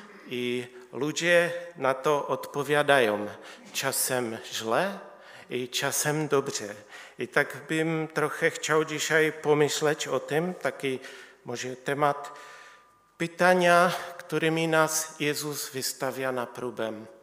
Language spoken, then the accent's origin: Polish; Czechia; Ale urodziłem się w Czechach i całe życie żyję w Czechach.